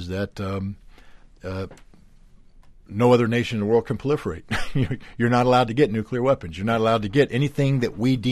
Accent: United States; I'm an American.

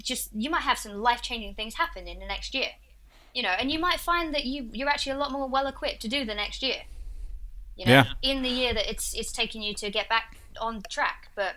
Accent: East of England, United Kingdom; accent: Essex; That's what Essex is. And that's what my accent is, like Russell Brand.

